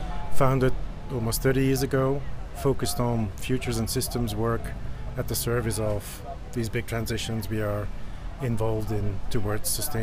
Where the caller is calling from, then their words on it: Belgium; I'm coming in from Belgium.